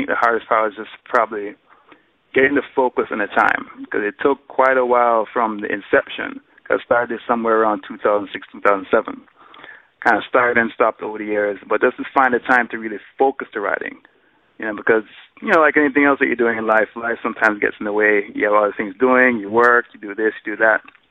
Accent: Jamaica; I think that's part of just growing up on an island. Like growing up in Jamaica, whenever I wanted to kind of get things off my mind or just clear my head, I'd always go to the beach.

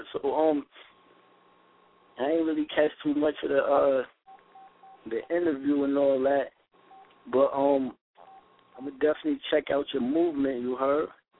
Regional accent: Brooklyn, New York, United States; I'm an artist from Brooklyn. I'm 23

